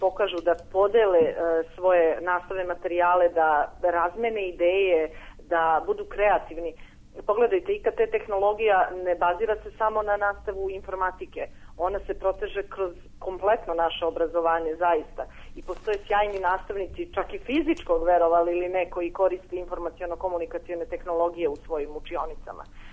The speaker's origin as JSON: {"language": "Serbian", "town": "Kraljevo", "region": "Šumadija and Western Serbia", "country": "Serbia", "said": "ja sam iz Kraljeva"}